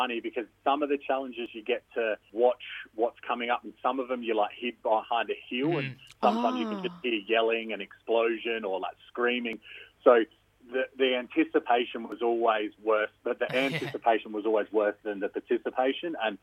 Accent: Murray Bridge, South Australia, Australia; growing up in Murray Bridge, I've got a pretty tough skin.

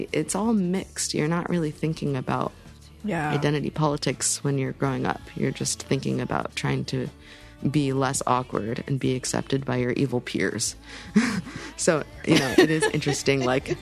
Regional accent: United States; And of course, I was growing up in America with a Western dad.

